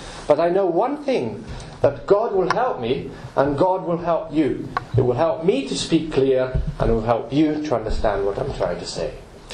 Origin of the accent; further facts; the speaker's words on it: Novi, Italy; Jesus would walk from the town where I come from Novi in Italy.